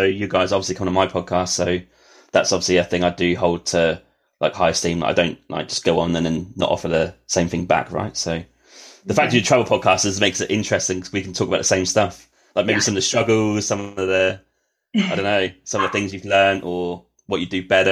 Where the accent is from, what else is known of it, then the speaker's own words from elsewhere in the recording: Norwich, East of England, United Kingdom; I'm from Norwich.